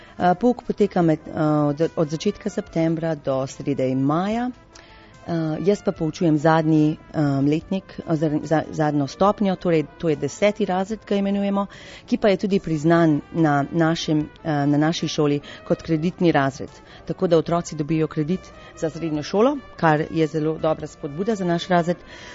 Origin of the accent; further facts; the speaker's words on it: Toronto, Ontario, Canada; Torej, prihajamo iz Toronta